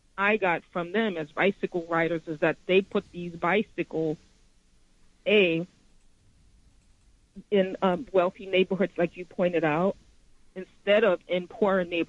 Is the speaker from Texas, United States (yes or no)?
no; Brownsville, New York, United States; And I grew up in Brownsville. Then I was 11. We moved to Bedford-Stuyvesant.